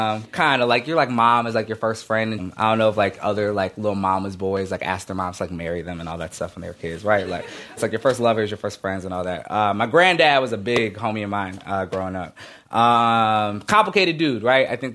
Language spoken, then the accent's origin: English; Minnesota, United States; we're both from Minnesota. We went to the same high school and stuff.